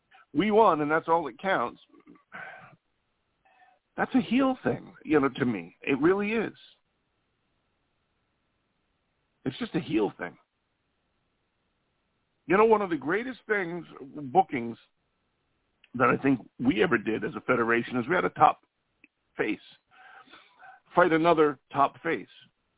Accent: Ireland; I can understand her. I'm Irish. She's Scottish. But I can understand her fine.

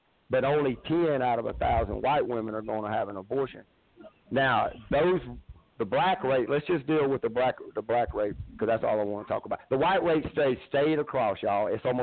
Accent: Florida, United States; So I'm from North Florida, which y'all probably don't think it's much better, but it is that poor part of the South. Yeah, and I was raised dirt poor South.

